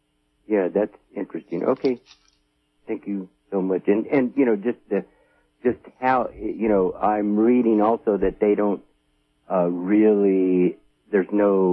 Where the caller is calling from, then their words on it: California, United States; I'm Southern Humboldt.